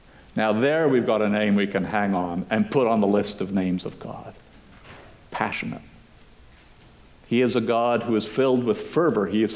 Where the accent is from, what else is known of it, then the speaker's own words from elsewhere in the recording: Thailand; growing up in Thailand